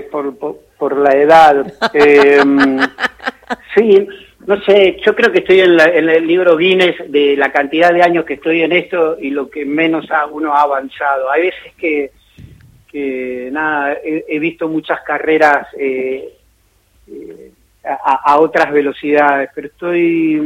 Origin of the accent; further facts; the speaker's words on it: Buenos Aires, Argentina; born there; Yo nací en Barracas